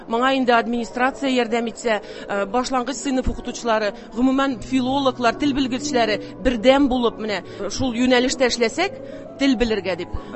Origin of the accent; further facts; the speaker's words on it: Siberia, Russia; Мин Сибирдә туып үстем, ие. Казанда татар теле бүлегендә укыдым инде.